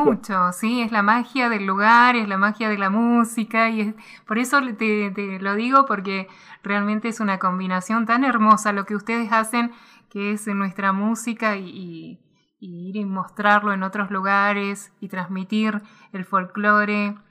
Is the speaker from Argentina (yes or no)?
yes; Bariloche, Río Negro, Argentina; somos de Bariloche